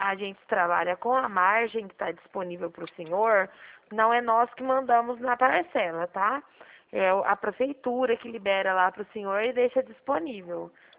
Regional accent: Dracena, São Paulo, Brazil; Eu sou aqui do estado de São Paulo, da cidade de Dracena.

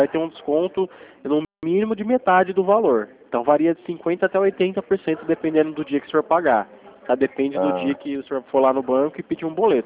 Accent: Sertãozinho, São Paulo, Brazil; Eu moro em Sertãozinho, né? Sou do Sertãozinho.

